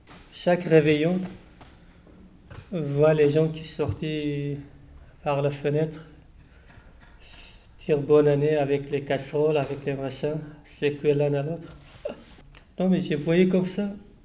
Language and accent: French; Turkey; now in France; Et je viens de la Turquie, il n'y a que du soleil, même l'hiver, un climat comme ça, j'ai quitté pour venir en France